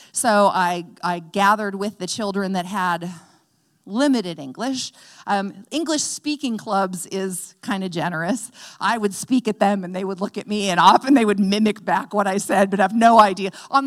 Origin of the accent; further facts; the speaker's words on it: United States; Bi Amerik Khun, which means I am American.